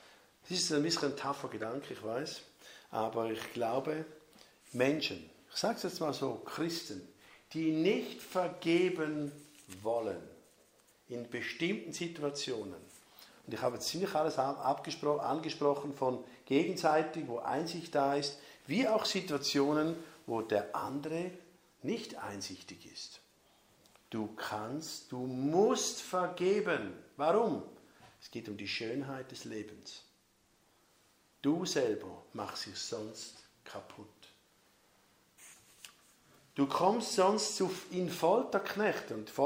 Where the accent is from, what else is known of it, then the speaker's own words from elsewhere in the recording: Appenzell, Switzerland; Landsgemeindelied, wo ich herkomme, Appenzell, oder?